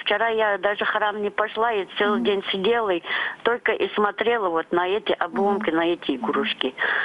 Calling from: Ryazan, Ryazan Oblast, Russia; Я звоню вам из Рязани.

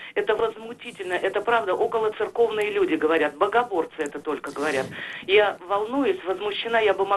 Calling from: Chelyabinsk, Chelyabinsk Oblast, Russia; из Челябинска.

